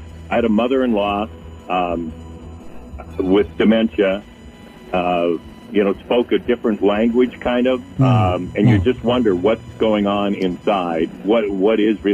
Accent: East Grand Forks, Minnesota, United States; I'm from East Grand Fork, the sugar beet capital of the world, by the way.

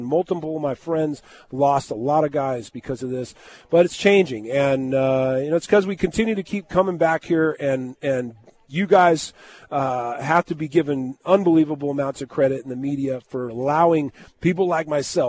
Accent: Moreno Valley, California, United States; And that's why I'm opening up a retail in my hometown, Moreno Valley, California.

